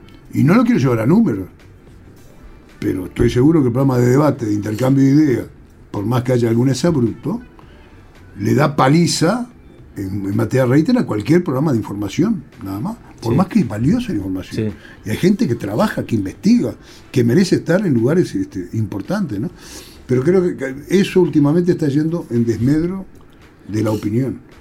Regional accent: Pocitos, Montevideo, Uruguay; born there; now in Sauce, Uruguay; yo nací en Pocitos. Ahora estoy en el Sauce. En el Sauce yo me he reencontrado con las mejores tradiciones que viví con mi barra de amigos en Pocitos y Parque Ardó.

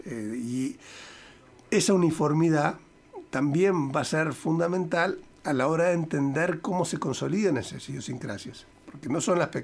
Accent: Uruguay; los montevideanos somos diferentes de los de Canelones. Pero el que lo mira desde la Argentina, simplemente, todos somos uruguayos.

